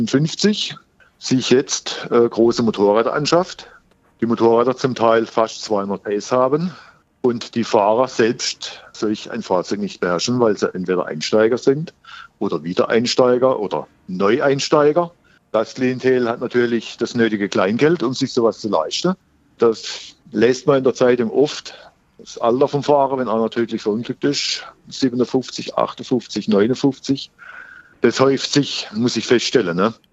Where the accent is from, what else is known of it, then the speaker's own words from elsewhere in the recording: Baden-Württemberg, Germany; Besonders bei uns im Schwarzwald.